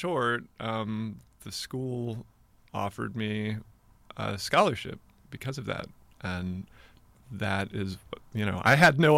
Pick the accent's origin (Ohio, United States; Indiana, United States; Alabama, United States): Indiana, United States; Griffith; also born or lived in Chicago; I grew up primarily in Northwest Indiana, in a little suburb called Griffith, really close to Gary.